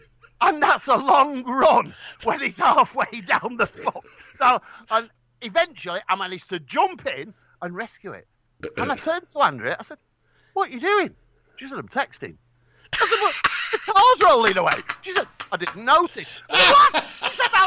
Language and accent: English; Manchester, North West England, United Kingdom; I'm a Mancunian!